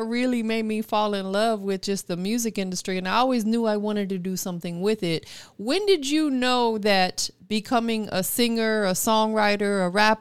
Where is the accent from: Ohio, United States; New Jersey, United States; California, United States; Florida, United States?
Florida, United States; Clearwater; also born or lived in Tampa; Listen, I grew up when I was in, I was born in Tampa, but when I lived in Clearwater, I lived off of Palmetto Street.